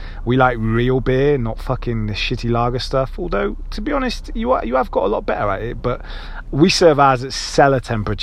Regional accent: United Kingdom; now in United States; So the point is, it's crazy being British in America. And you all love my accent

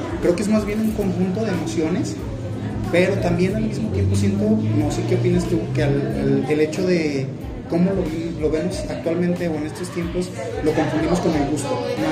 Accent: Aguascalientes, Mexico; estamos en una locación de aquí de Aguascalientes. Somos de Aguascalientes, 100% hidrocálidos

